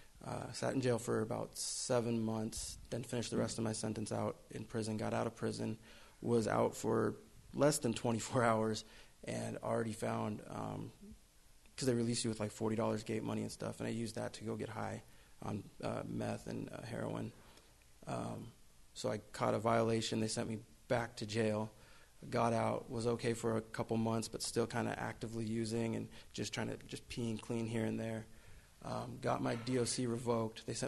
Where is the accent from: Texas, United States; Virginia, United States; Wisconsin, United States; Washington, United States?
Washington, United States; Everett; I'm from Everett, like the Everett, Seattle area.